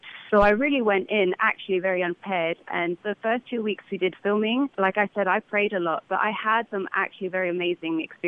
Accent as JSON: {"language": "English", "region": "New England", "country": "United States", "accent": "New England", "said": "because I speak as an American in a New England style accent"}